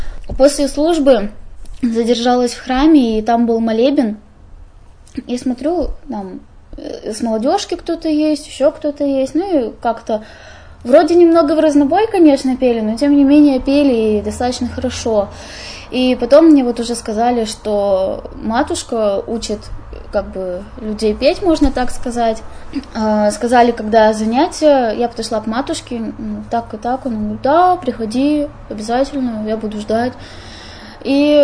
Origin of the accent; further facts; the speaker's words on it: Yekaterinburg, Sverdlovsk Oblast, Russia; Я такая, я с Екатеринбурга.